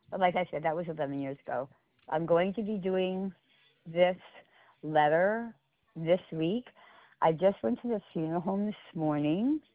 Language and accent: English; Pottsville, Pennsylvania, United States; It really doesn't matter. I'm from Pottsville.